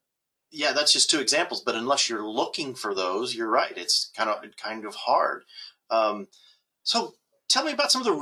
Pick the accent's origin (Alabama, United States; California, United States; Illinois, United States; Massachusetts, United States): Illinois, United States; I'm used to my home state here of Illinois